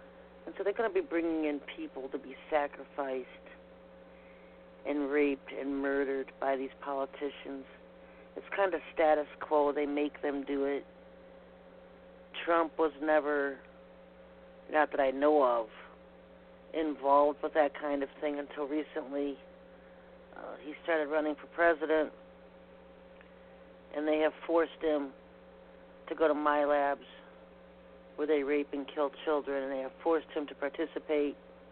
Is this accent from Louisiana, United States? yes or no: no; Cleveland, Ohio, United States; Cleveland's my hometown. I grew up outside of Cleveland. I don't live too far from Cleveland now